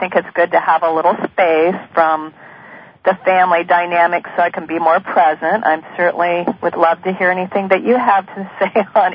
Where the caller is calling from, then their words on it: Aptos, California, United States; I'm calling from Aptos, California.